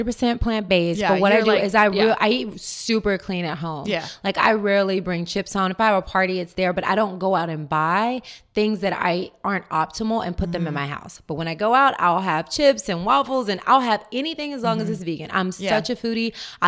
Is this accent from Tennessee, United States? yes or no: yes; Tennessee, United States; You know, that's real because I'm from Tennessee.